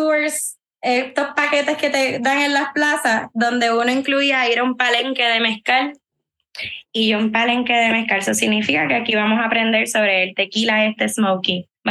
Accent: Puerto Rico; yo siento que como puertorriqueños necesitamos abrazar nuestra cultura más y celebrarla más

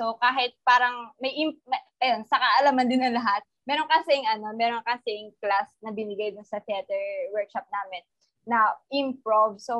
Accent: Mimaropa, Philippines; Ako, galing Mindoro.

